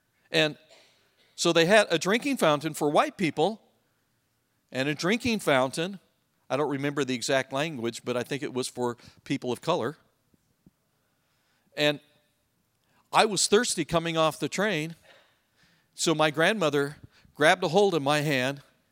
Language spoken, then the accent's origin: English; Idaho Falls, Idaho, United States; I was raised in Idaho Falls. At the time I was raised there, there were about 30,000 people.